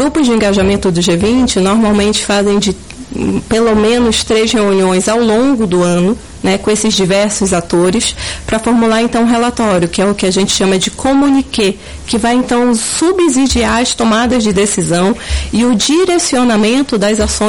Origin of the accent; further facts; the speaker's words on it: Macapá, Amapá, Brazil; a gente, como amapaense e macapaense, vai recepcionar pessoas para a nossa cultura